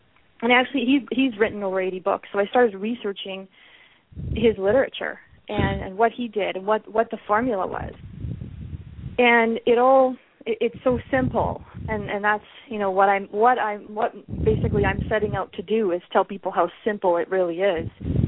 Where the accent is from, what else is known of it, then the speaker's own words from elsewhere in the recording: Canada; I'm from Canada, I crossed the international border to the USA.